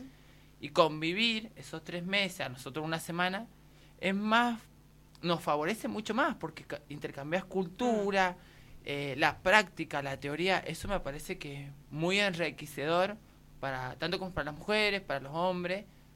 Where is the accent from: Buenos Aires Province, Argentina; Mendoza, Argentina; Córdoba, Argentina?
Mendoza, Argentina; a nosotros como mendocinos, como argentinos, nos pasa y nos está atravesando mucho